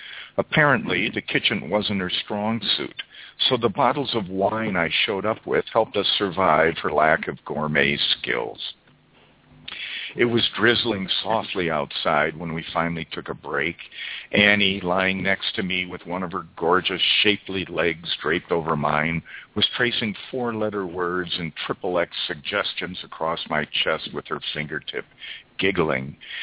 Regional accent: Minnesota, United States; I'm from Minnesota, but I'm calling in from Dublin, Ireland. I'm over here 6 months out of the year. My wife is Irish, so that is why I'm over here.

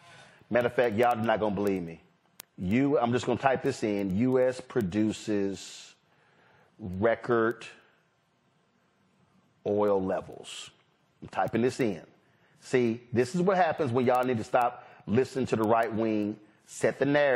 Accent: Houston, Texas, United States; Y'all, I am from Houston, Texas. It is the petrochemical capital of the world.

